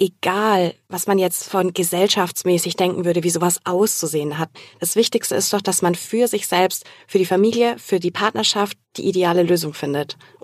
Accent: Southern Germany, Germany; ich komme aus Süddeutschland

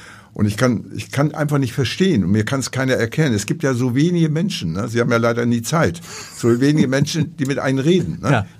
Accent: Gütersloh, North Rhine-Westphalia, Germany; ich bin ein überzeugter Lutheraner Protestant. Ich komme aus Gütersloh

